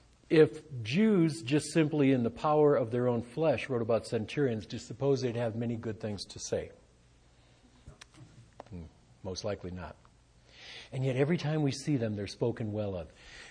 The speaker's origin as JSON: {"language": "English", "country": "United States", "said": "Being an American, you know, I have trouble with Islam"}